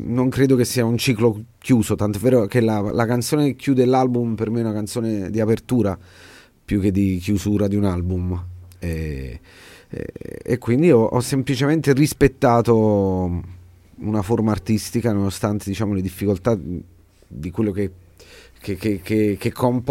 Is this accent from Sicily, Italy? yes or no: no; Naples, Campania, Italy; Perché io sono napoletano e non è che devo stare sempre con una pizza, un mandolino in mano